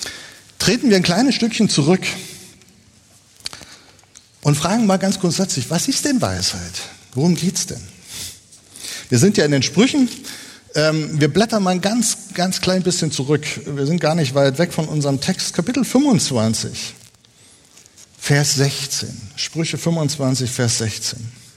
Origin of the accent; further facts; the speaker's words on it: East Germany, Germany; wir kommen aus dem Osten